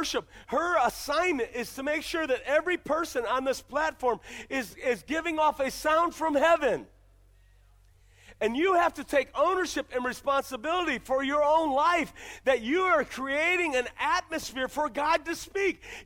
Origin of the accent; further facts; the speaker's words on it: Ohio, United States; I'm from Ohio, I'm from the Midwest. You can't grow oranges in Ohio.